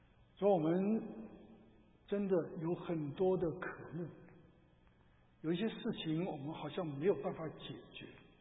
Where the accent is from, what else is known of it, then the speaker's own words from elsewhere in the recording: China; now in United States; 我们去这个参加追思礼拜的时候，不但我们中国人，连那个美国人也一大堆。